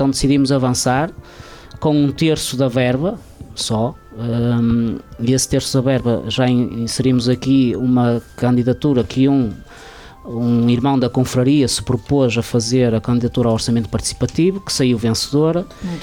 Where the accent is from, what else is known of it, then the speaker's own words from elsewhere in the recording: Mire de Tibães, Norte, Portugal; o meu pai é natural de Padim da Graça, a minha esposa também, eu sou natural de Mirtibães, resido há 24 anos em Real, trabalho em Mirtibães e não moro em Padim da Graça, portanto eu costumo dizer que sou de todo lado, não sou de lado nenhum.